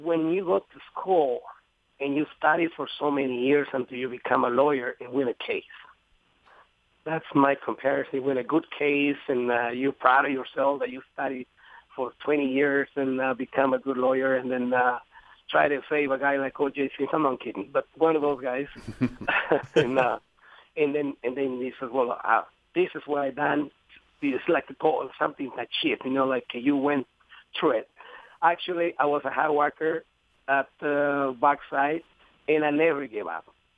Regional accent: Mexico; English is a second language; moved away; Yes. My dad had a filly that he bought her for crop, you know, just to work on the ranch on the crop, for, you know, growing whatever, because we have a small farm over there. We grow lemon, lots of lemons.

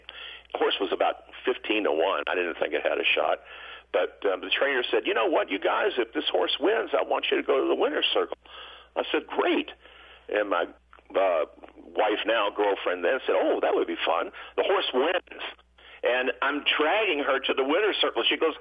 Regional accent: Louisville, Kentucky, United States; I'm from Louisville, and Dad took me.

